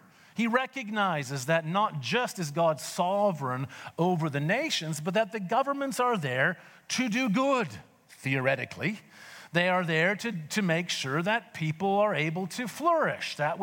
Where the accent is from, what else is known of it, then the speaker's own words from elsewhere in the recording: Canada; now in Australia; I'm from Canada. I am more Canadian in Australia than I ever was in Canada.